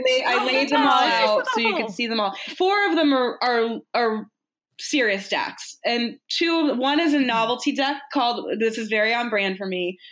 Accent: Boston, Massachusetts, United States; So I grew up in Boston, and my mom, when I was like maybe 10-ish or so, my mom would take me up to Salem every year during Halloween.

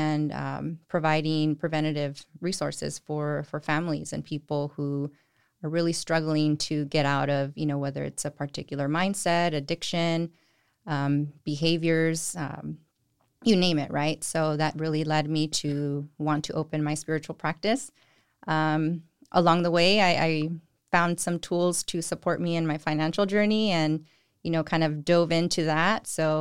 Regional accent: Salinas, California, United States; I'm from Salinas, grew up here, went to school here, graduated from Everett Alvarez High School. I grew up here, went out to the Bay Area for school, got some degrees, came back to work for Monterey County as a social worker.

